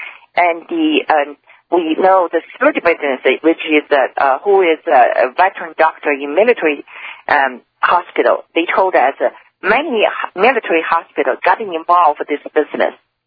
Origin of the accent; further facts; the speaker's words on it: Jilin, China; English is a second language; One of the camps in my hometown province is in Jilin province, northeast China.